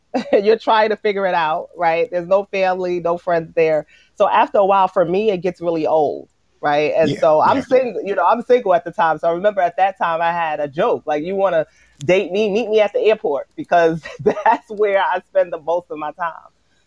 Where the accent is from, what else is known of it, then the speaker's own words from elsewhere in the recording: Brooklyn, New York, United States; So I always say Brooklyn, New York raised me.